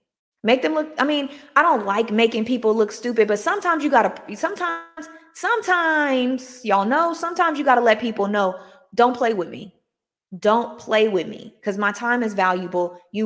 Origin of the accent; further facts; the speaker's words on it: Chicago, Illinois, United States; We can't be like, I'm from Chicago.